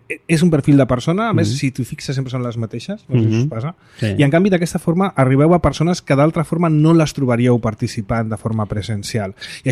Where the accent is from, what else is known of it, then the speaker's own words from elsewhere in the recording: Barcelona, Catalonia, Spain; Jo que soc de Sant Andreu, que t'he teixit de barri fort